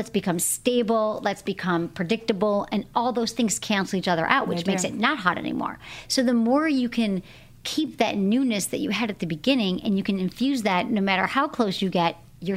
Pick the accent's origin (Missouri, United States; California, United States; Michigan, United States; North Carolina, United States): Michigan, United States; I'm from Michigan. So all my friends, like, had kids at 25.